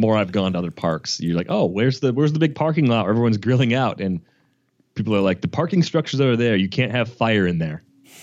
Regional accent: Milwaukee, Wisconsin, United States; And look, I'm from the Milwaukee area. People can rip Milwaukee all they want, and I'm not going to be personally offended by it.

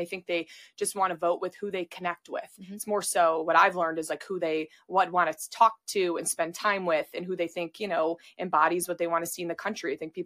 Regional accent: Chicago, Illinois, United States; I'm from Chicago. All my friends there see it on a daily basis that's in the city.

